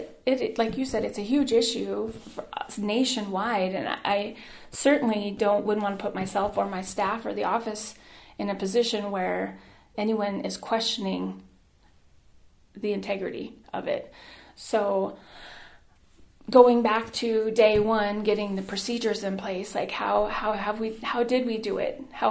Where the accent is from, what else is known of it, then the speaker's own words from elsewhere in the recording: Buffalo, New York, United States; well, I am from the Buffalo community